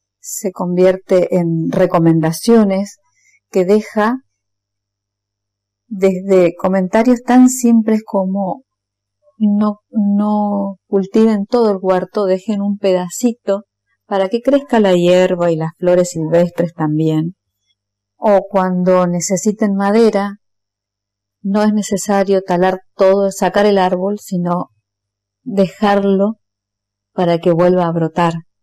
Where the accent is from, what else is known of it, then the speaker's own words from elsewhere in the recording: Corrientes, Argentina; soy de Corrientes, capital